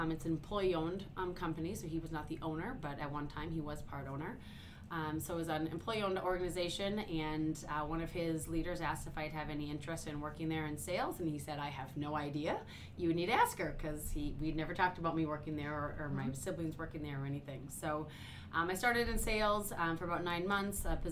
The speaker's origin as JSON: {"language": "English", "town": "Bemidji", "region": "Minnesota", "country": "United States", "tie": "born or raised there", "said": "So I am from Bemidji up north, and I decided to come to the University of Minnesota for school, which my parents could not believe because the U of M is about 6-7 times the size of my hometown."}